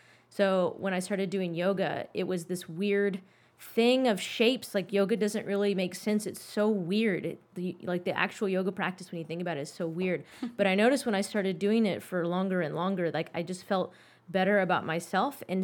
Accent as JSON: {"language": "English", "country": "United States", "tie": "born or raised there", "said": "while I was a lot more privileged in the way I grew up in the United States"}